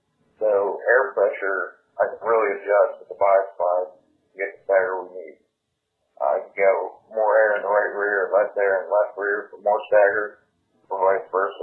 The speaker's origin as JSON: {"language": "English", "town": "Hillsborough", "region": "New Jersey", "country": "United States", "lives_now": "Concord, United States", "said": "Like you said, I'm from Hillsborough, New Jersey, now live in Concord."}